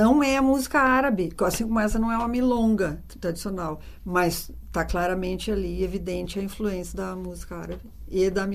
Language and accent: Portuguese; Nova Prata, Rio Grande do Sul, Brazil; eu nasci na serra aqui, né? Que é Nova Prata, não sou assim do campo, lá da região da campanha, não. Mas, né? Afinal de contas, sou gaúcha.